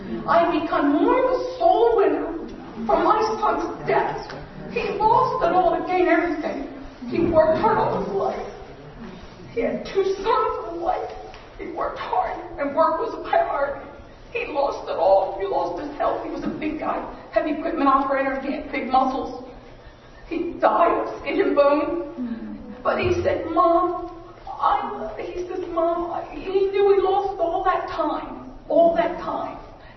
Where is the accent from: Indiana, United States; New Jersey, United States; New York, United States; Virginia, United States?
New Jersey, United States; I'm new here visiting, as I do love your church. I'm from New Jersey.